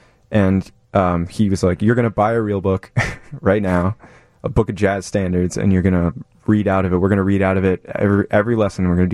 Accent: Crystal Lake, Illinois, United States; I grew up in Crystal Lake, Illinois, like your very own Tom Hosch.

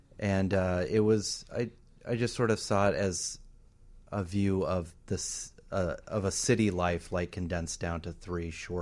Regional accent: Arizona, United States; also born or lived in California; now in Chicago, United States; I was born in California, but then I moved to Arizona. Mm-hmm. And 3 years ago, I moved to Chicago.

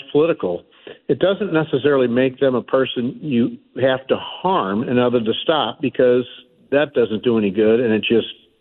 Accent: St. Louis, Missouri, United States; I'm from North City, St. Louis. And, you know, after my dad left when I was a year old, youngest of six, it was the first responder community.

